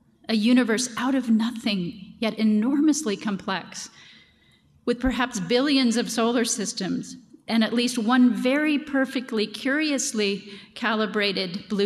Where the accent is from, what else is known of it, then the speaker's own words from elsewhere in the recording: Ohio, United States; I'm no one from nowhere.